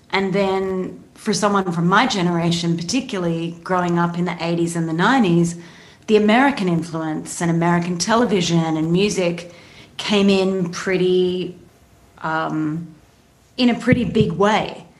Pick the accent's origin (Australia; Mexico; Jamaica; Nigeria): Australia; Sydney, New South Wales; now in Nashville, United States; But I am Australian, and I was born in Sydney and then raised kind of all over the place.